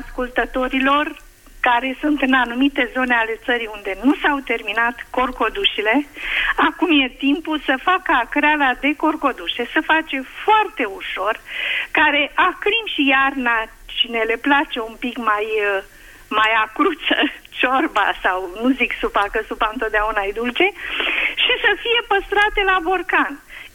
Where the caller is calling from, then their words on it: Buzău, Buzău County, Romania; Vă sunt din Buzău